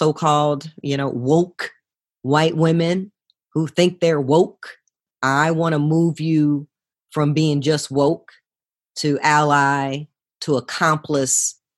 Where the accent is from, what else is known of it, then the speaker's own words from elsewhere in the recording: Gary, Indiana, United States; growing up in Gary in the 80s, right?